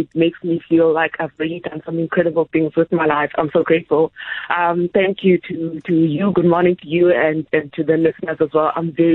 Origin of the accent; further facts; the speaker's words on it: Tanzania; I was born in Karinga when they were married, and then their marriage didn't work out. So my mother took me with her in Tanzania, and I was raised in I was raised in Tanzania, and that's how I grew up.